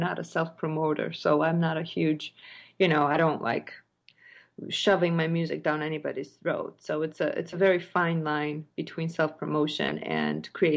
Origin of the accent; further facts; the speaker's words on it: Chicago, Illinois, United States; you're from New York and I'm from Chicago